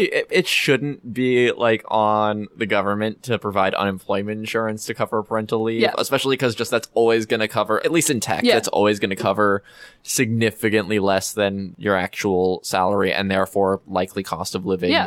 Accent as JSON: {"language": "English", "town": "Albuquerque", "region": "New Mexico", "country": "United States", "said": "Because it's in Phoenix. We're from Albuquerque."}